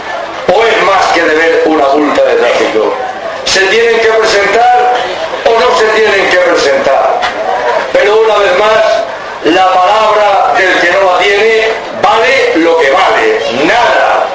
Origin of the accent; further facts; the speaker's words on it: Spain; somos españoles. Nos sentimos españoles y queremos España.